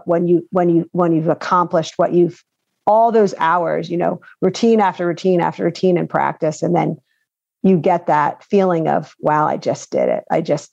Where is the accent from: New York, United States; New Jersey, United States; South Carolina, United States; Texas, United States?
New Jersey, United States; now in Delaware, United States; I actually grew up in New Jersey. I live in Delaware now, but I grew up in New Jersey.